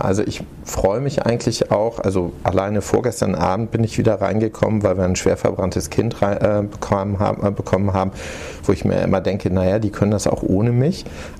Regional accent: Hamburg, Germany; born there; ich komme ursprünglich gebürtig aus Hamburg, bin dann bedingt durch den Beruf meines Vaters, der war Diplom-Ingenieur, Maschinenbauingenieur, sind wir ziemlich viel durch Deutschland hin und her gezogen.

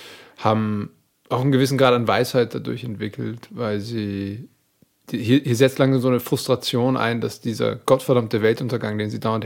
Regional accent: Hamburg, Germany; born there; Ich bin in Hamburg geboren.

